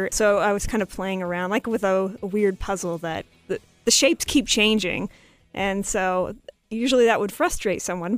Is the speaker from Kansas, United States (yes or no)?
yes; Kansas, United States; born or raised there